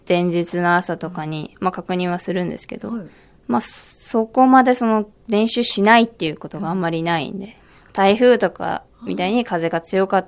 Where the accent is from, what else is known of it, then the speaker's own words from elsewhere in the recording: Fujisawa, Kanagawa, Japan; はい、神奈川県藤沢市、片瀬海岸出身です。